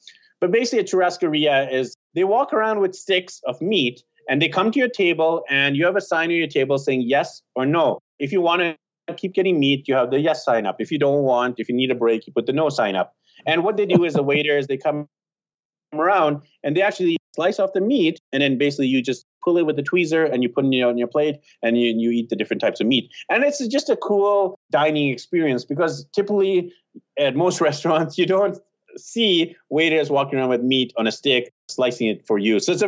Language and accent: English; Vancouver, British Columbia, Canada; also born or lived in Australia; I used to live in Sydney, Australia, and I'm from Vancouver.